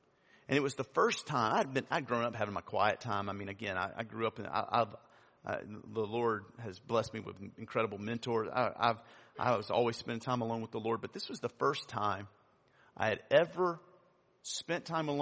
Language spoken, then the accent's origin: English; Louisiana, United States; my family is from Mississippi. I grew up in Louisiana. I went to school in Arkansas.